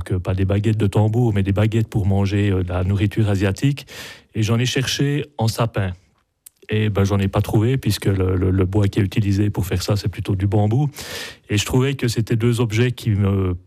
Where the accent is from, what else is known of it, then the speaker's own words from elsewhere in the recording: Le Noirmont, Jura, Switzerland; Je suis du Noirmont, j'ai voyagé énormément, je suis allé en Amérique du Sud, j'ai traversé l'Afrique à moto, j'ai vécu 5 ans au Vietnam.